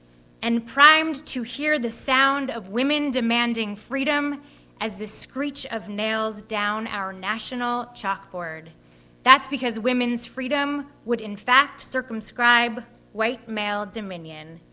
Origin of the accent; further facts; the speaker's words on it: United States; I am angry because I am an American, and I am also very angry because I am a woman.